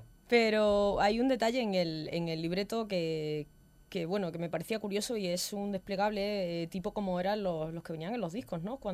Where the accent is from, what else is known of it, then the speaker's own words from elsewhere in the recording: Extremadura, Spain; now in Madrid, Spain; en Extremadura, que es de donde soy, pues bueno, saqué dos discos, y bueno, pues un día decidí hace 2 años marcharme a Madrid